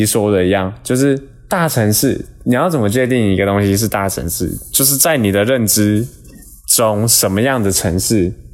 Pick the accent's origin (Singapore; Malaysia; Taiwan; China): Taiwan; Taichung; 回归到最终我都是台中人，我都是从台中长大的小孩，就是我对这个地方有一个归属感，